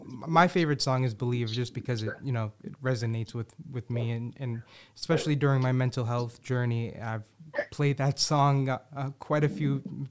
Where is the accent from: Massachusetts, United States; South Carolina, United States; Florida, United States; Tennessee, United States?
Massachusetts, United States; Boston; because I'm born and raised in Boston